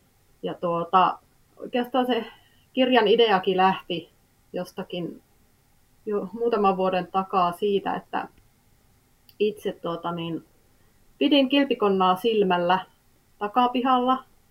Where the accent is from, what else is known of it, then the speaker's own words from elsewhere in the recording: Oulu, North Ostrobothnia, Finland; olen oululainen, kahden pienen pojan äiti.